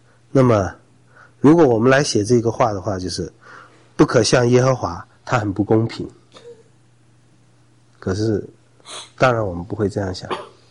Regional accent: China

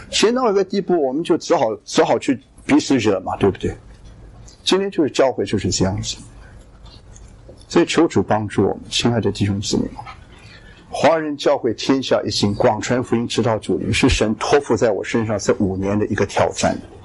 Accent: Meixian, Guangdong, China; 我是广东梅县，那在我们的家乡，

